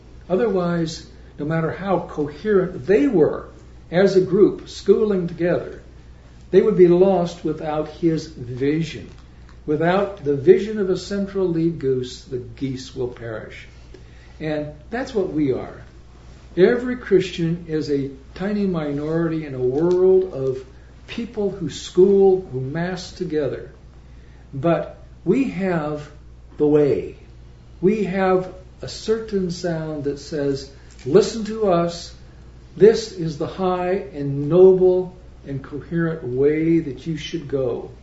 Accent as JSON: {"language": "English", "town": "Chico", "region": "California", "country": "United States", "tie": "born or raised there", "said": "My father, we grew up as infants in Chico, California, Durham, California"}